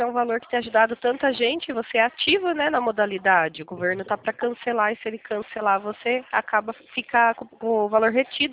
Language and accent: Portuguese; Itatiba, São Paulo, Brazil; Eu sou daqui de Itatiba, São Paulo